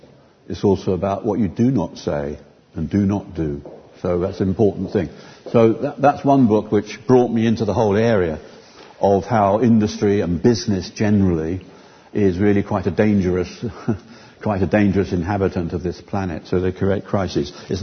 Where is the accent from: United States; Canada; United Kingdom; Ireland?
United Kingdom; I'm British, kind of, fourth generation Italian, actually … so I should be speaking in the mother tongue of my homeland